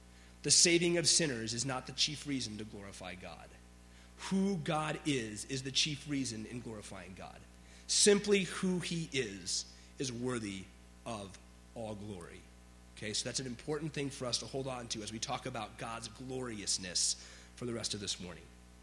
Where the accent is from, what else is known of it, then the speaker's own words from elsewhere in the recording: Chicago, Illinois, United States; I grew up in Chicago, and we used to make fun of the Cubs fans